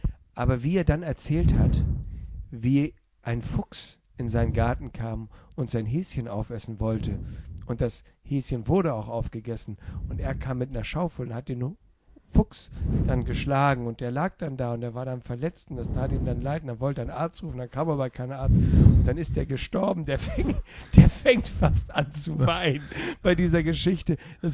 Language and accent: German; Hamburg, Germany; aus meiner Heimatstadt Hamburg